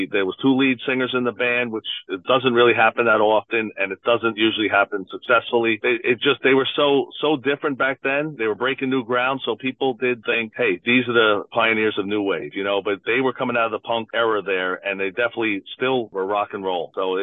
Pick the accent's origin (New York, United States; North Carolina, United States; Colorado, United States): New York, United States; Brooklyn; moved away; I myself, I'm from Brooklyn, New York, transplanted about 30 years ago.